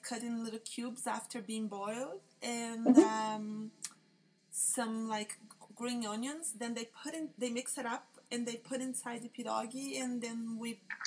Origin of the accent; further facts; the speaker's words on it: Brazil; English is a second language; now in United States; I'm from Brazil originally